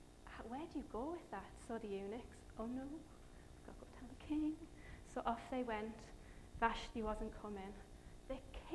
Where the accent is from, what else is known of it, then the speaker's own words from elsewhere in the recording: Durham, North East England, United Kingdom; now in Wales; I'm not Welsh. I am Northern, I'm from Durham, but I've been in Wales now for 12 years, and I'm kind of feeling a little bit Welsh.